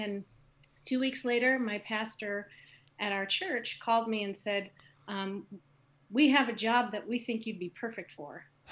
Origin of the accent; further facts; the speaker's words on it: Chicago, Illinois, United States; now in Sandpoint, United States; But so anyway, we came from Chicago and we got here in 2006.